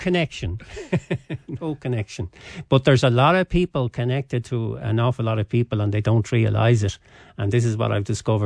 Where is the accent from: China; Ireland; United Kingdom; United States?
Ireland; Clonglash, Ulster; born there; I was born in Clonglash, just outside Buncrana.